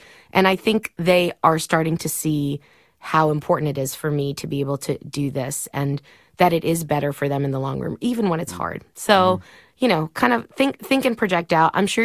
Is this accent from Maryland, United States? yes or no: no; Miami, Florida, United States; You know, I grew up with a very modest background. I grew up in Miami. My dad was a Cuban immigrant